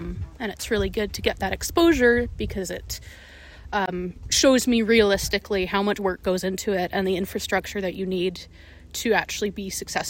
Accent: Terrace, British Columbia, Canada; I was born and raised in Terrace, but we didn't really do any of that type of thing.

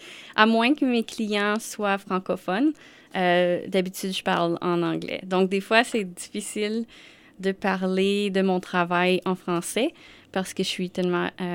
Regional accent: Ontario, Canada; also born or lived in Quebec City, Canada; Je suis originaire du Québec. Donc, je suis née au sud de la ville de Québec. Puis, j'ai déménagé en Ontario dans une communauté francophone à environ l'âge de 5-6 ans. J'ai vécu là jusqu'à temps que je déménage pour aller à l'université.

